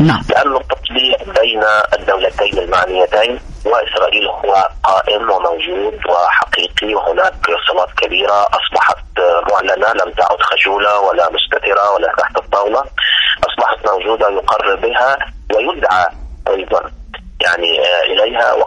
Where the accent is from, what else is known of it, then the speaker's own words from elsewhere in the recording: Egypt; طبعا أهمية هذا المضيق أنا برأيي ليست كمصري فقط